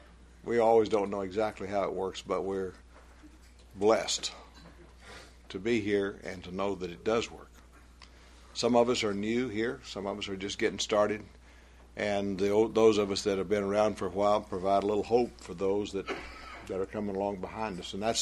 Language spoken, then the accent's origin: English; Texas, United States; I was raised out in West Texas. I was born out in West Texas and was raised there until I was about 21 up in the panhandle of Texas.